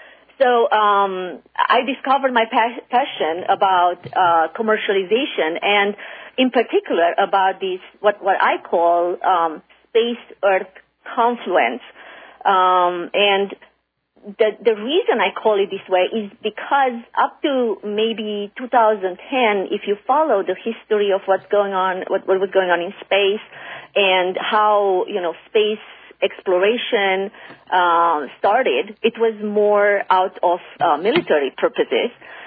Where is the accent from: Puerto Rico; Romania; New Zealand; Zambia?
Romania; now in United States; as an immigrant to this country, I'm originally from Romania.